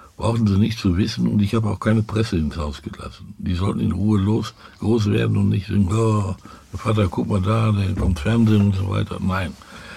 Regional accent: Dortmund, North Rhine-Westphalia, Germany; ich komme aus dem Ruhrgebiet, ein richtiger Ruhrpott aus Dortmund, BVB

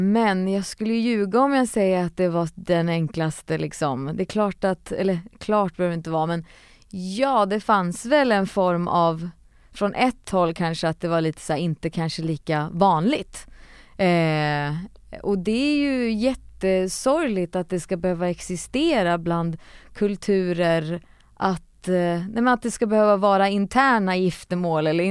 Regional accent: Västerås, Västmanland County, Sweden; Född och uppvuxen i Västerås.

